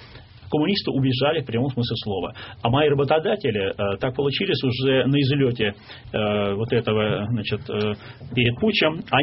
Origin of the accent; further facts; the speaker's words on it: Saint Petersburg, Russia; я петербуржец, мне Петр Великий близок